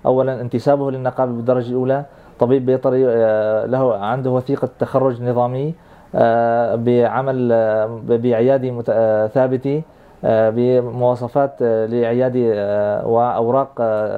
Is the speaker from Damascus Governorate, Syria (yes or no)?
no; Idlib, Idlib Governorate, Syria; طبعا أيضا بالنسبة للإنتاج عندنا في سوريا في إدلب